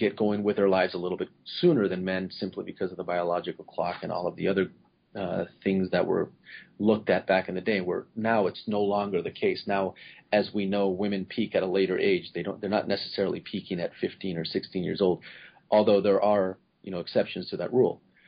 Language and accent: English; Ecuador; I'm from Ecuador. I'm from a third world country.